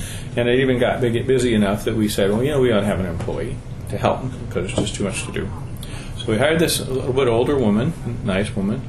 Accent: Midwest, United States; Because we come from the Midwest, and I think most people are this way.

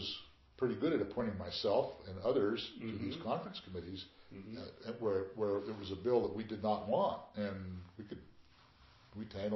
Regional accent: Beaverton, Oregon, United States; Once in a while, Vic came from Beaverton, and I was raised in Beaverton, so I understood.

